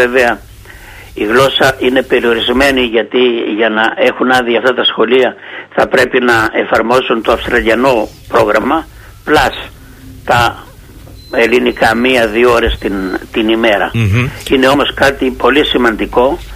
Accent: Greece; born there; moved away; είχαμε εμείς που γεννηθήκαμε στην Ελλάδα.

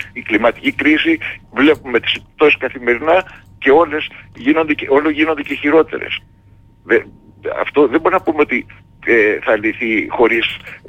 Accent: Chania, Crete, Greece; ειδικά Χανιώτης που, είμαι, που η καταγωγή μου είναι από τα Χανιά

